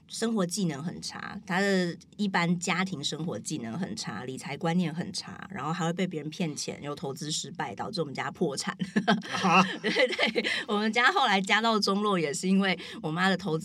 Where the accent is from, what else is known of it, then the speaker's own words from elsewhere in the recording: Taiwan; accent: Shandong; 我爸爸是山东人，所以我从小也是就在眷村里面长大，对，然后操着一口山东腔。